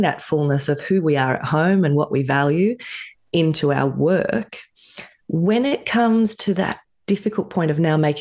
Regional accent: Australia; I grew up in Australia in a family that really our core values were around things like work ethic and independence and perspective and social justice.

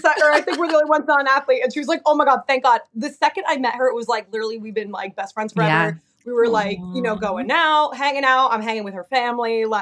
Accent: New Jersey, United States; So, I mean, I'm from Jersey, like born and raised, and I move around a lot.

